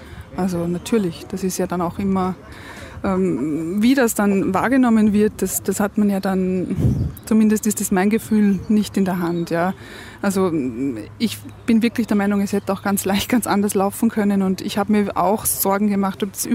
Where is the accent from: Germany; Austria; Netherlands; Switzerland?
Austria; Ich bin ja Österreicherin